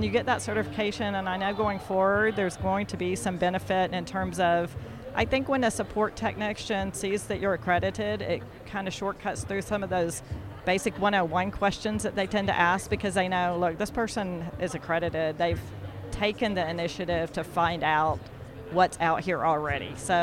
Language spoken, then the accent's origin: English; Dallas, Texas, United States; The other one that I lead is the Texas Louisiana, because I'm from Dallas.